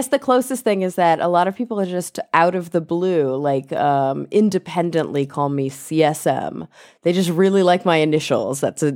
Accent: Texas, United States; moved away; I remember when I first moved, I was born and raised in Texas. And when I moved from Texas to New York for the first time, I was blown away that you could go to different states over the course of just a few hours.

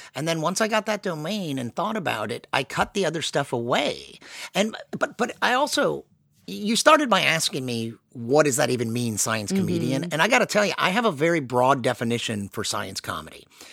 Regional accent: Houston, Texas, United States; I grew up in Houston, and you had to first get accepted to UT and then apply separately to this program.

